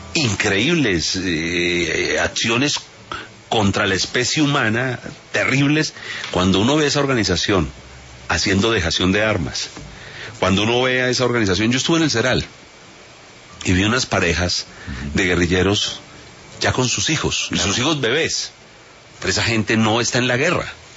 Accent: Cauca, Colombia; el Quintín Lame, que fue mi tierra, en el Cauca. Yo era el presidente de Caucanos por la Paz, y en el del Quintín Lame era el secretario de gobierno de mi departamento

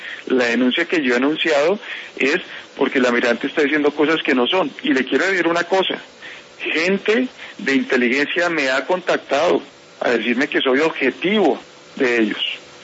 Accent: Colombia

